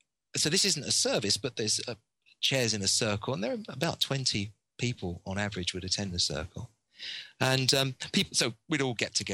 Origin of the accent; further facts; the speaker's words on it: Tottenham, London, United Kingdom; I come from Tottenham, so I come from that background. So these are my people.